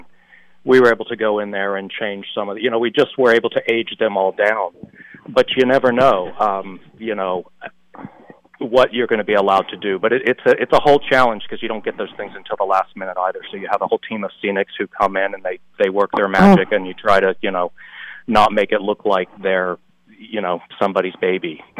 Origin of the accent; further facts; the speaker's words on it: North Carolina, United States; I'm from North Carolina, and they were making that movie then